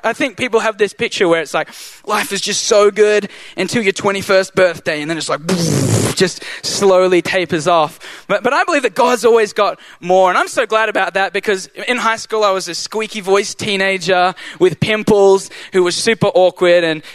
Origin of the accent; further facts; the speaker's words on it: Australia; now in Taiwan; I'm from Taiwan. Well, I'm from Australia, but I live in Taiwan. Recently from Taiwan to Australia.